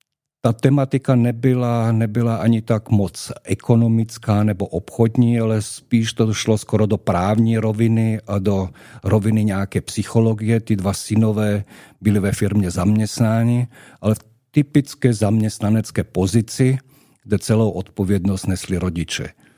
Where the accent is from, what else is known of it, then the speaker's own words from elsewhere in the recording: Prague, Czechia; now in Brno, Czechia; Tak nejsem Brňák, jsem emigrovaný Pražák.